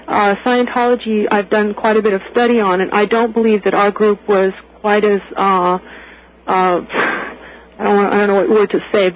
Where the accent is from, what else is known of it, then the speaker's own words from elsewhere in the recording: Los Angeles, California, United States; born there; I was born in Los Angeles, and I went to UCLA and the University of California at Santa Barbara